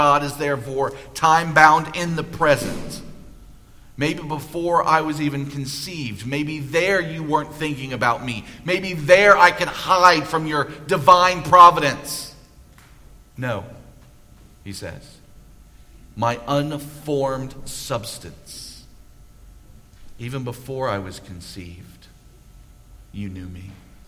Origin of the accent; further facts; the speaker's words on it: United States; I'm an American.